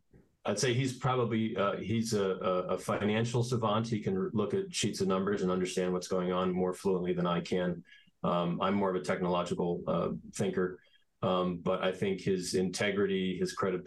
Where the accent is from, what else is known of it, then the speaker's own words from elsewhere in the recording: Bethlehem, Pennsylvania, United States; born there; I was born in Bethlehem, Pennsylvania. I have one older brother.